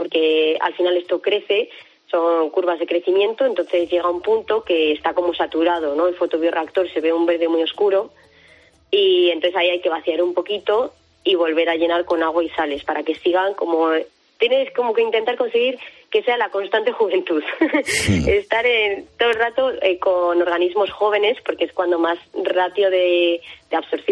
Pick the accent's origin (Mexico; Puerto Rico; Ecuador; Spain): Spain; Community of Madrid; Pero bueno, yo soy madrileña, ¿eh?